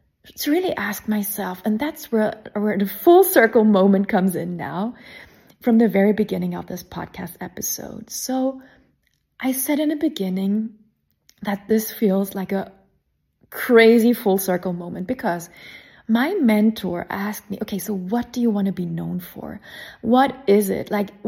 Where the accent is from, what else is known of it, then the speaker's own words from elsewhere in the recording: Sweden; English is a second language; I grew up in Sweden.